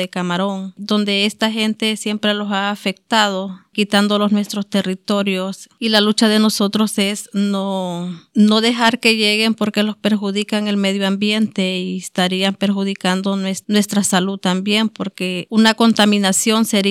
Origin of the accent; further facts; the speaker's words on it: Namasigüe, Choluteca, Honduras; Vengo de Honduras, de una comunidad que se llama San Bernardo, municipio de Namasigüe, departamento de Choluteca.